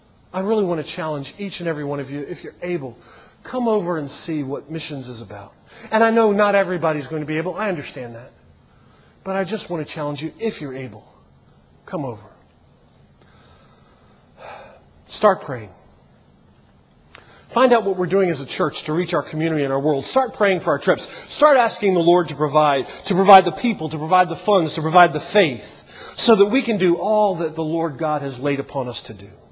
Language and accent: English; Baltimore, Maryland, United States; I came from Baltimore, and Baltimore, you guys are rowdy compared to Baltimore. Most of the folks, you know, I grew up in Baltimore.